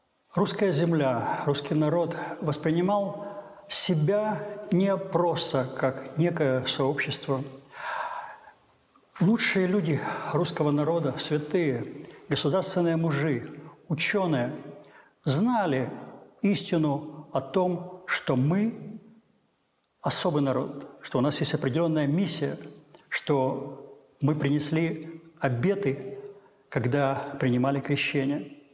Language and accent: Russian; Kyiv, Ukraine; Я писатель, коренной киевлянин.